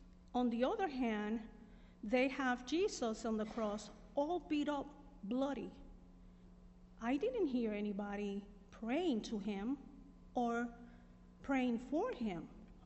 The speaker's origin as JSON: {"language": "English", "town": "Santurce", "country": "Puerto Rico", "tie": "born there", "said": "I was born on September 15, 1952, in Santurce, Puerto Rico, 100% Puerto Rican. My parents were devout Catholics, and I attended Catholic church, Catholic school."}